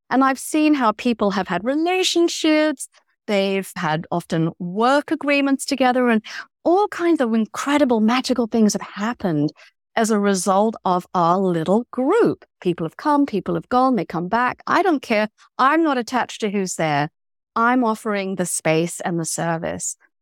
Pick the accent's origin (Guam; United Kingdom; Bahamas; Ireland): United Kingdom; now in Sacramento, United States; I would end up in Sacramento, California, because I'm British, by the way